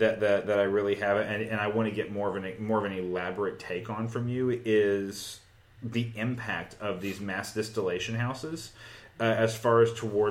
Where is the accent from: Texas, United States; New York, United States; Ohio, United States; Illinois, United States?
Texas, United States; El Campo; Now, granted, I grew up in El Campo, Texas, which is literally like an hour and 30 minutes south of here, which is you know, at its max population of me growing up was like 14,000 people.